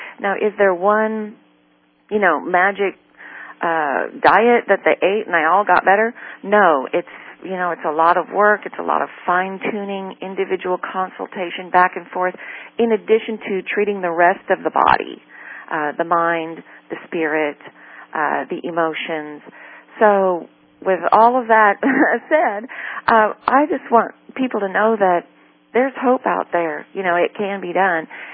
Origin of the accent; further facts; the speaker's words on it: Iowa, United States; And, you know, I was raised in Iowa, graduated from Iowa State University, so I feel like I can say this.